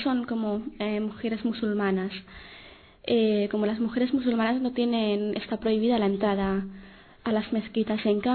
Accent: North India, India; Spanish is a second language; now in Barcelona, Spain; soy de India, hace 5 años que estoy en Barcelona. En la India vivía en la parte más norte de la India.

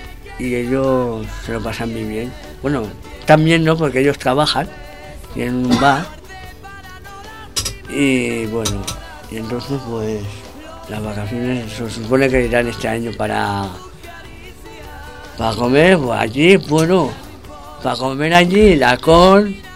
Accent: Barcelona, Catalonia, Spain; mis padres son de Lugo, yo soy de Barcelona porque yo soy catalán, pero mis padres son de Lugo, mi abuela que para descansar también era de Lugo

